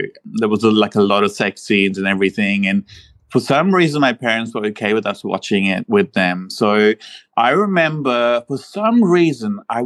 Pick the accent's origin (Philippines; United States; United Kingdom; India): India; So you see, I grew up in India, okay?